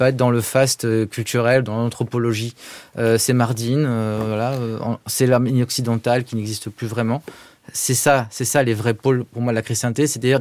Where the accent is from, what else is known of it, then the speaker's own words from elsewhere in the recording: Lisbon, Portugal; also born or lived in Paris; Moi, je suis né à Paris, j'ai grandi à Lisbonne.